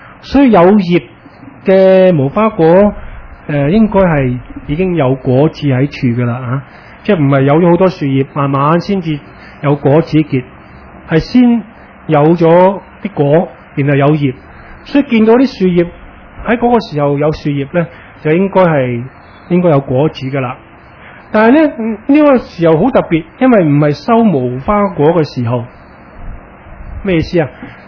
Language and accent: Cantonese; China; 联想到我哋中国人呢，我哋唔系犹太人啊